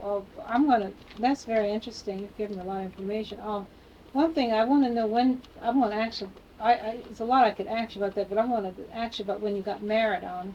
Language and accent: English; Columbia, South Carolina, United States; No, I'm from Columbia, so I don't know.